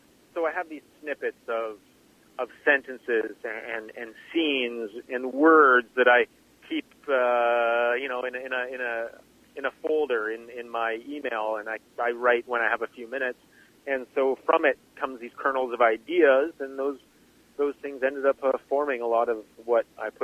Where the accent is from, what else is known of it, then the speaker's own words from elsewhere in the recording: Edmonton, Alberta, Canada; now in Toronto, Canada; I was born in Edmonton, Alberta, in the Misericordia Hospital. And lived just outside of Edmonton for most of my life.